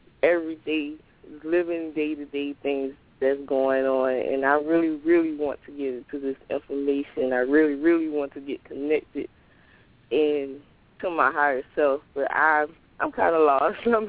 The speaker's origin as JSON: {"language": "English", "region": "South Carolina", "country": "United States", "said": "Oh, I'm from a small town near Beaufort, South Carolina."}